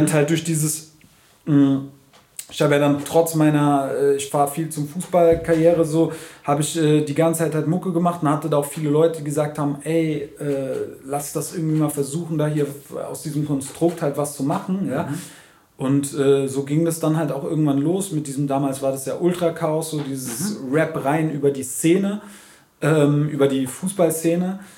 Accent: Frankfurt, Hesse, Germany; man tritt halt als Frankfurter auf

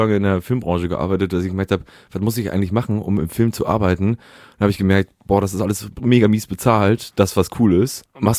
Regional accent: Schleswig-Holstein, Germany; also born or lived in Bremen / Hanover / Hamburg; Am Stadtrand. Also eigentlich nach Schleswig-Holstein. Eigentlich bin ich Schleswig-Holsteiner.

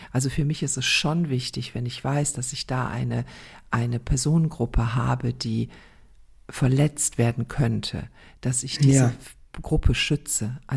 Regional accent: Croatia; now in Germany; ich bin ja Kroatin

